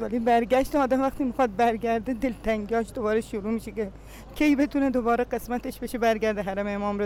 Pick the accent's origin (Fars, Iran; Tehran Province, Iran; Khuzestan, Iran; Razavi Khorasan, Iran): Khuzestan, Iran; Ahvaz; از اهواز اومدم